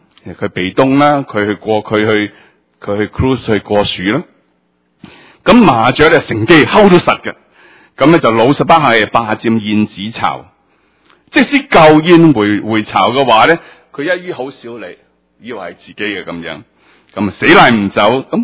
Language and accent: Cantonese; China; 你知道我哋中國人呢，就為食燕窩呢